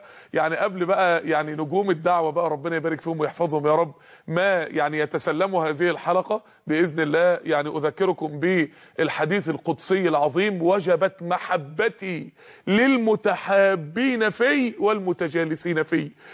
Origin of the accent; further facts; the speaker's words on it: Mansoura, Dakahlia, Egypt; ومنارة عندنا في المنصورة وفي مصر كلها وفي العالم كله